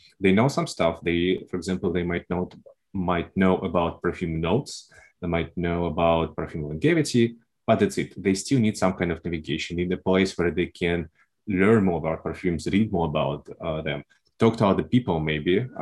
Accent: Russia; English is a second language; And I am originally from Russia, as you can tell from my accent.

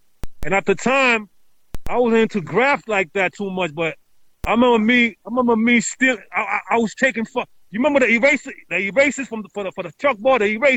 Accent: Brooklyn, New York, United States; Well, I'm from Brooklyn. I mean, I represented two spots throughout at the time. Crown Heights and Sunset Park.

